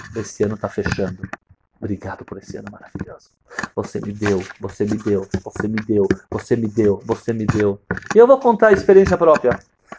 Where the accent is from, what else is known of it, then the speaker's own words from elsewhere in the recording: Uruguay; Não, mas teve uma pessoa jovem no Uruguai que deixou. E eu sou do Uruguai.